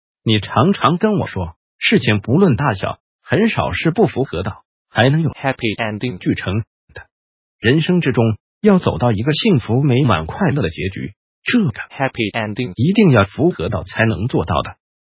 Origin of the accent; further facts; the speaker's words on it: Taiwan; 我们台湾人说垃圾食品垃圾吃的那种人